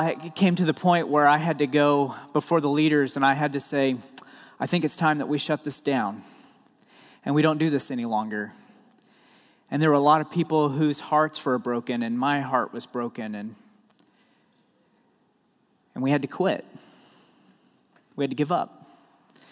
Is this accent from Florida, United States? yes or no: no; Oklahoma, United States; probably because I'm from Oklahoma, but I just couldn't wrap my mind around not using my hands